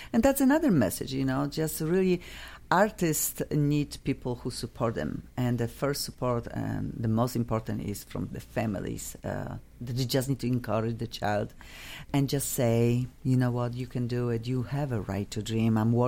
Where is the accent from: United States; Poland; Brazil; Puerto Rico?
Poland; English is a second language; I came from Poland.